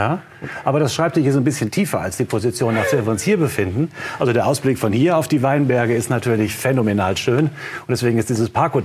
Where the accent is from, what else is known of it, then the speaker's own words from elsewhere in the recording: Siegen, North Rhine-Westphalia, Germany; Mein Vater hatte sein Gehaltskonto bei der Sparkasse in Siegen, wo ich aufgewachsen bin.